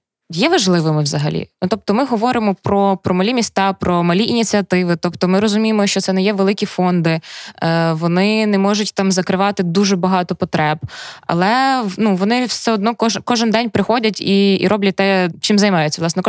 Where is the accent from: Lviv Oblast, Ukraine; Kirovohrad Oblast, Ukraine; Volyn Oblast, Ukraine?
Lviv Oblast, Ukraine; Chervonohrad; і я з Червонограда.